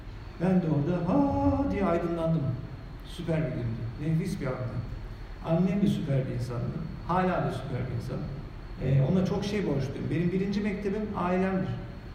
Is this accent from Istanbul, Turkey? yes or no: yes; Istanbul, Turkey; 70'te doğdum ben. 49 yaşındayım. Kendimi hatırladığımda yaşadığım ev akademinin tam karşısında Fındıklı'daki biraz yukarıda bir apartman dairesiydi.